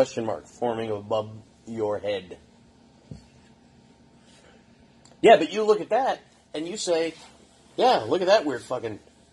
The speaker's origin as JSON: {"language": "English", "region": "New York", "country": "United States", "said": "New York."}